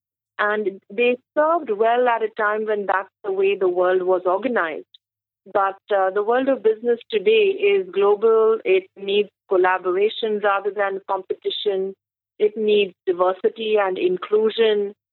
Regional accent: India; And I'm from India, and I know my parents came from very middle-class backgrounds

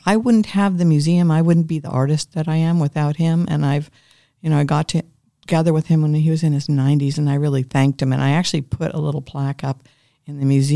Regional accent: Arlington, United States; born there; Well, yes, I was born in Arlington, and I went to Bethesda Naval Hospital, so I actually have two birth certificates.

